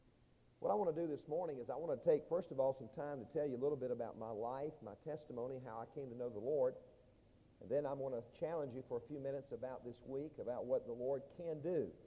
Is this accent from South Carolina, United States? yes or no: yes; South Carolina, United States; Now, growing up in South Carolina in the Bible Belt, you know, you hear the terminology salvation a lot.